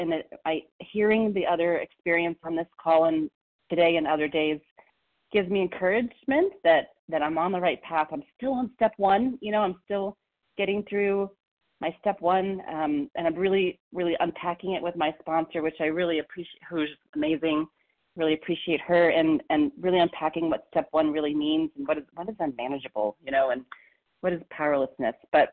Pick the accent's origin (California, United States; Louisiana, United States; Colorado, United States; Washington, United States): Colorado, United States; from Colorado.